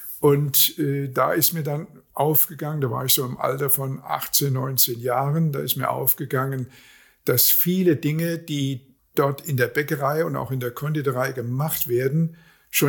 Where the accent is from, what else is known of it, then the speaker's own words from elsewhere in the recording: Giessen, Hesse, Germany; Darmstadt ist nicht allzu weit weg von meiner Heimatstadt, Gießen.